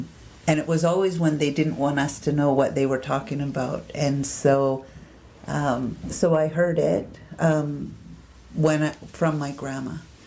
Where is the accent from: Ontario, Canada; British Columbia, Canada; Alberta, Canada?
British Columbia, Canada; I am from the Okanagan Nation and a community member for the Okanagan Indian Band